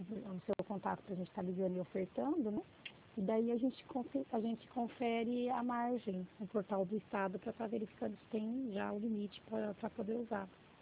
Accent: São Paulo, Brazil; Eu sou do estado de São Paulo

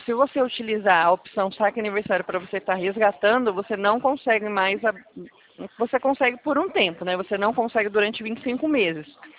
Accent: Presidente Prudente, São Paulo, Brazil; sou aqui de Presidente Prudente, conhece? Estado de São Paulo?

